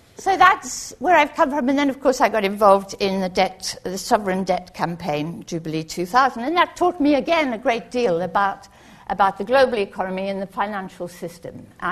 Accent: South Africa; born there; I was born in South Africa

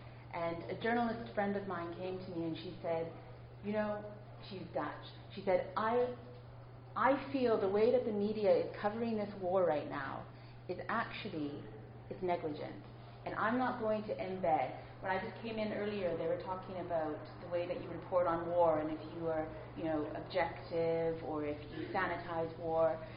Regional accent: Vancouver, British Columbia, Canada; also born or lived in Afghanistan; now in London, United Kingdom; Originally, I'm from Vancouver, and I've spent about 10 to 12 years in Afghanistan, and I've always kind of come back to London as a base.

